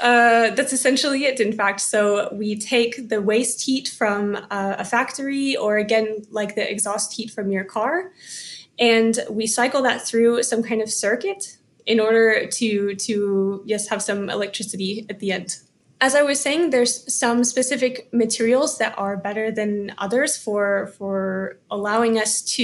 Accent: Texas, United States; now in Grenoble, France; I'm from Texas in the US.

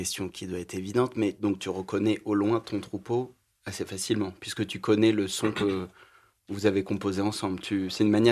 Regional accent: Île-de-France, France; Je suis à peu près d'où tu viens, Arnaud, c'est-à-dire d'une grande ville plate qui est la région parisienne.

